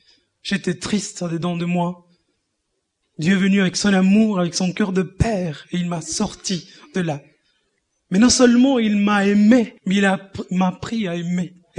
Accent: Panama; French is a second language; now in Europe; Je suis originaire du Panama et je suis en Europe maintenant depuis 13 ans. Je viens d'une famille d'origine catholique. Nous sommes 8 enfants.

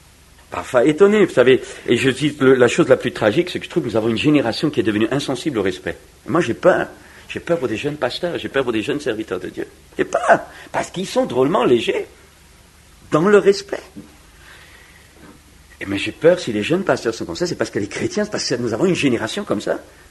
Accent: France; chez nous en France...

